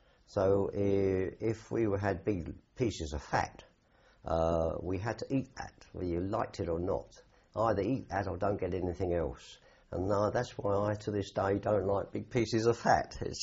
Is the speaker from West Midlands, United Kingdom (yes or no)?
no; London, United Kingdom; I was brought up in North London. Well, my family lived in North London, although they originated in Hertfordshire.